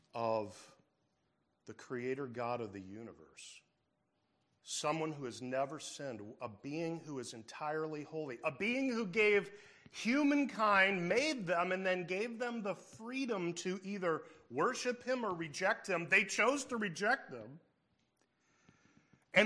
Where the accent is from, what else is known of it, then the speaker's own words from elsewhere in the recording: United States; I don't like that, because I'm American, right?